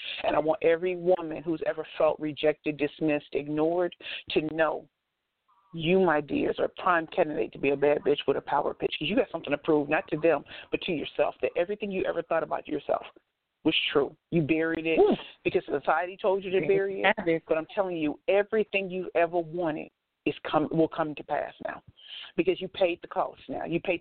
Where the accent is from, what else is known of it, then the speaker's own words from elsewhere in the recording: St. Louis, Missouri, United States; Like, I'm from St. Louis, you know, so I grew up hearing that I'm ugly and all that kind of stuff